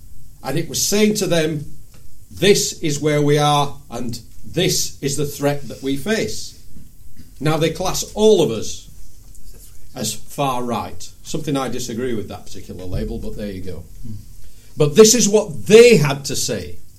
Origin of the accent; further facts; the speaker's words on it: Huddersfield, Yorkshire and the Humber, United Kingdom; My hometown, Huddersfield, in the last 3 weeks.